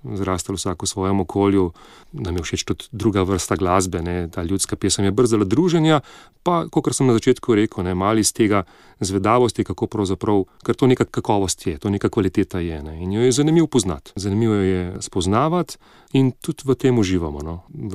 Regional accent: Ljubljana, Central Slovenia, Slovenia; also born or lived in Jesenice; zdaj sicer rojen sem na Jesenicah, ampak že odskos živim v Ljubljani, od osnovne šole, mislim, in potem naprej gimnazija pa fakulteta.

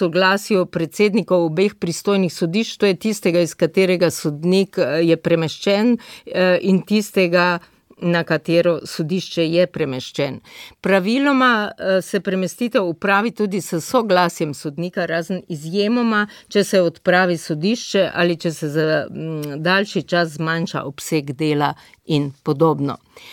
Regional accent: Ptuj, Drava, Slovenia; Po rodu sem Ptujčanka.

